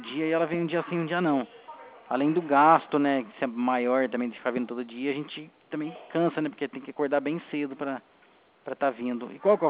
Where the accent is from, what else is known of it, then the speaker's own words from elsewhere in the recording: Pinhal, São Paulo, Brazil; Que eu tô trabalhando aqui em Mogi Guaçu. E eu sou de Pinhal.